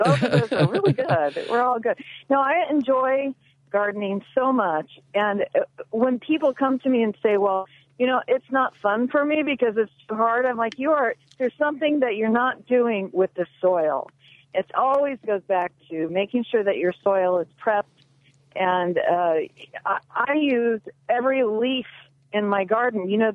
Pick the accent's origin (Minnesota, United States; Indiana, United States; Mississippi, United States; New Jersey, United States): Indiana, United States; now in Illinois, United States; I grew up on a farm in the middle of Indiana. That's where I learned how to garden. And then now I live in Illinois.